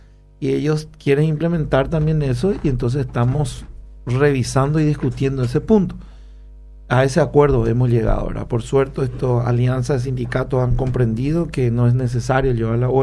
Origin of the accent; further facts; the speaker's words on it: Paraguay; soy paraguayo